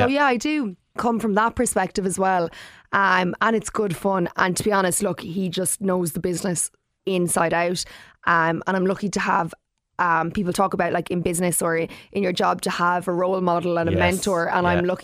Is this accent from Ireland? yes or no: yes; Limerick, Munster, Ireland; And to be at home as well in UCH, only down the road, I'm from Limerick, is incredible.